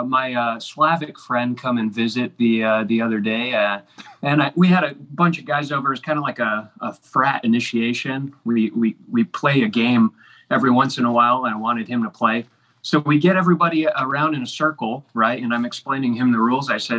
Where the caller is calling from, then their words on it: Paris, Île-de-France, France; We're calling you from Paris, France right now.